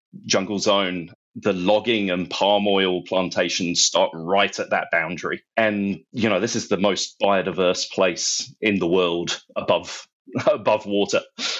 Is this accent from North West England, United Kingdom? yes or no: no; London, United Kingdom; I grew up in London